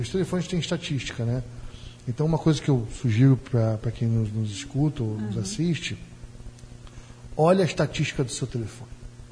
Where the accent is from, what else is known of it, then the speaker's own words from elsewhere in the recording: Rio de Janeiro, Brazil; now in Paraná, Brazil; eu sou carioca, né? Meu sotaque não renega a raça, mas eu sou um bom paranaense adotado e amo o nosso Paraná.